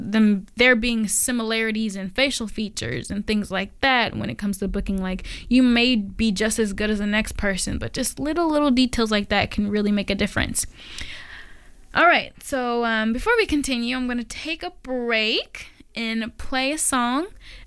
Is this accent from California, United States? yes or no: yes; Los Angeles, California, United States; now in Portland, United States; I'm currently live in Portland, but I'm from Los Angeles, so I, you know, used to be involved in Hollywood directly, and I grew up around it